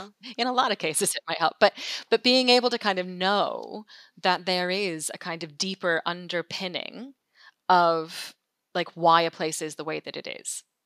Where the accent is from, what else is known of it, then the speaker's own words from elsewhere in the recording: United States; now in England; if people can't tell from the accent, I am not English. I am American, as opposed to Canadian, which is what I often get.